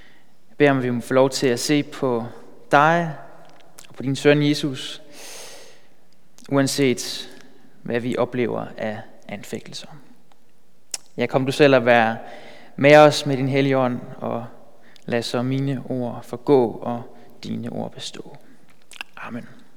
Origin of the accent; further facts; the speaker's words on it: Bornholm, Capital Region of Denmark, Denmark; now in Amager, Denmark; jeg kommer fra Bornholm, men er nu flyttet til Amager.